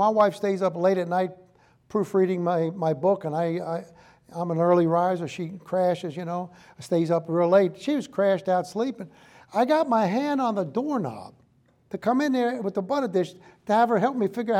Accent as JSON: {"language": "English", "region": "New York", "country": "United States", "tie": "born or raised there", "said": "when I was a little kid, Brother Legault, growing up in New York, in the city, we didn't say scared. We always said us scared."}